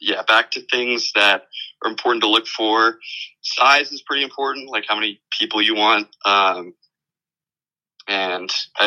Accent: California, United States; I'm from the Bay Area, like near Palo Alto in California

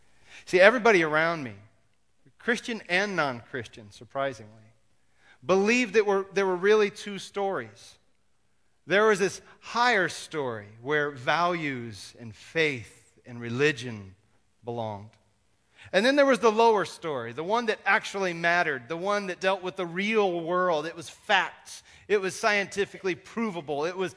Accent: Kansas, United States; I grew up in Kansas, but this place in eastern New Mexico was flatter than any spot in Kansas I had seen.

